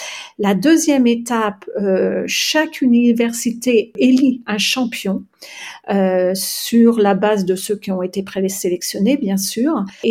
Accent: France; now in Australia; en tant que Française, et en tant que Française aimant l'art

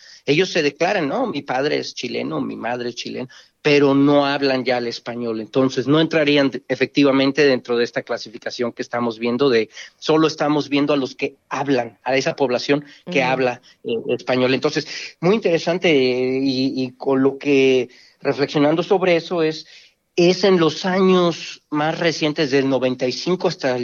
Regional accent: Mexico; Y yo, siendo mexicano

